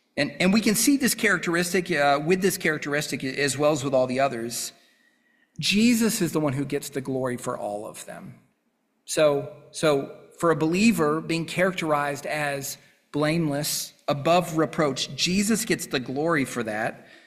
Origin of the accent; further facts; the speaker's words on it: South Carolina, United States; now in North Carolina, United States; I thought, well, I grew up in South Carolina. How different could sport things be in North Carolina?